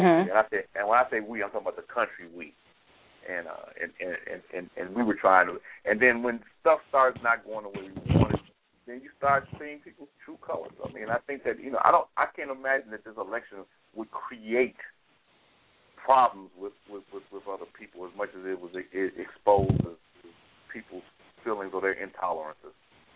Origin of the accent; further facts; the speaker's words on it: Chicago, Illinois, United States; now in Texas, United States; I'm in Texas now, but I was born and raised in Chicago, and I remember being under the Daley administration